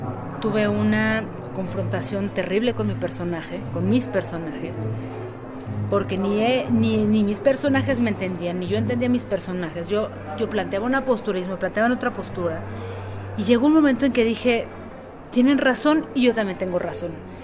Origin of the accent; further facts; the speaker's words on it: Mexico; Nuestra cultura como mexicanos en el tema de la sexualidad, del cuerpo, de la convivencia, del ser